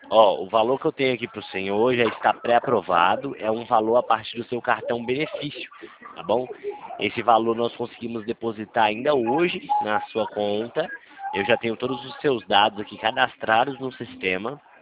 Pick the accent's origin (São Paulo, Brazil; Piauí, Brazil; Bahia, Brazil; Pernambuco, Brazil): São Paulo, Brazil; Limeira; Eu sou aqui do interior de São Paulo, a cidade de Limeira.